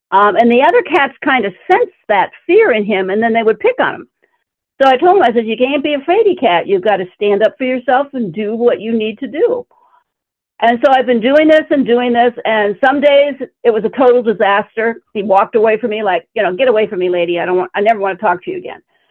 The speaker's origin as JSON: {"language": "English", "region": "Michigan", "country": "United States", "tie": "born or raised there", "said": "I grew up in Michigan, and it has 100% humidity potential every year."}